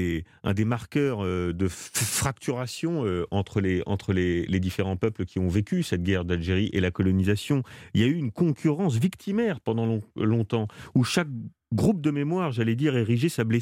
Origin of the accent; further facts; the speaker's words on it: France; chez nous en France